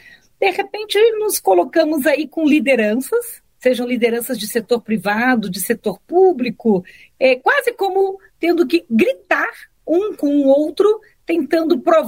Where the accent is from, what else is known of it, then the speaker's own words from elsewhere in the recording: Brazil; nós como brasileiros, até pensando em cidadania